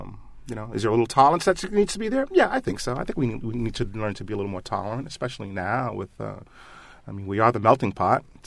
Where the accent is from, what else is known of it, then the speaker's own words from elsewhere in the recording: The Bronx, New York, United States; also born or lived in New England; I grew up in the Bronx, you know, and, you know, I've been around, you know, Jewish kids, Irish kids, Black kids, Puerto Rican kids.